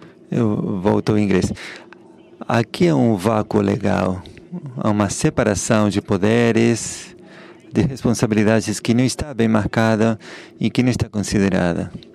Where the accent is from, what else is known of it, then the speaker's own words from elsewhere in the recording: Beirut, Beirut Governorate, Lebanon; Eu cresci, me criei em Beirute, que onde existiam 18 facções que nos dividiam, né?